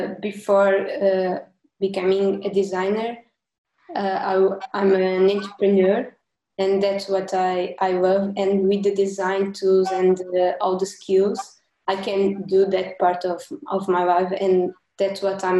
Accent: Berlin, Germany; now in Lisbon, Portugal; Okay, so I grew up in Berlin region.

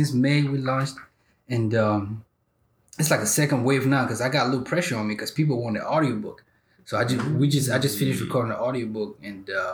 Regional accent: Cameroon; I grew up in Cameroon, like back home, you know what I'm saying? Like in the early 90s growing up

